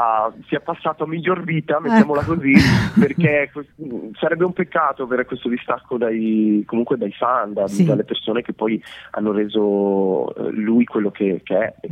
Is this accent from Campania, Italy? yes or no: no; Mantua, Lombardy, Italy; born there; io sono nato a Mantova, sì? Ma i miei genitori sono campani.